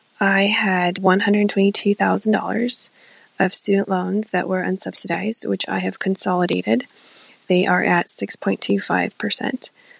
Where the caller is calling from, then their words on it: Midwest, United States; I'm calling from the Midwest.